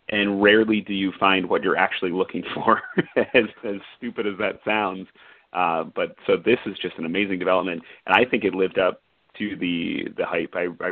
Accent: Allentown, Pennsylvania, United States; I grew up in Allentown, so you know, Philadelphia, Morocco, Snuka, for us that was as big as it gets.

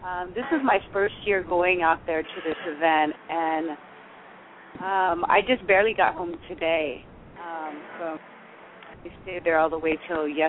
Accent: Salinas, California, United States; I'm from Salinas. I'm up north. I'm like 5-10 minutes away from Monterey, Carmel area.

